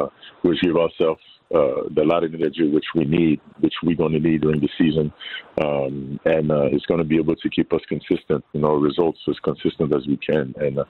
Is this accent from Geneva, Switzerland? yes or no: yes; Geneva, Switzerland; I mean, I grew up in Europe, yeah. Switzerland, Geneva, watching soccer, so I'm a huge soccer fan.